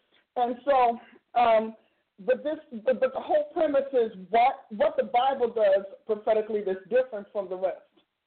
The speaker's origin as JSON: {"language": "English", "region": "New Jersey", "country": "United States", "also_born_or_lived": "Kansas", "said": "New Jersey, my home state, yay for New Jersey"}